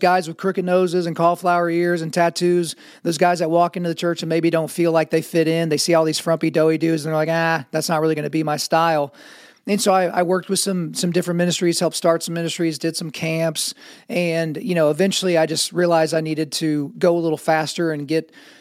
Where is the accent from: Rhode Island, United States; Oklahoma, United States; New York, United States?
Oklahoma, United States; born there; But since I was born in Oklahoma, I feel like I fall into the country music theology mindset.